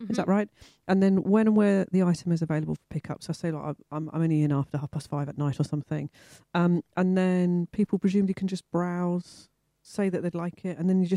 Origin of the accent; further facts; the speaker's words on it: London, United Kingdom; I come from London. I didn't used to have a garden, so it's still like a bit of magic to me.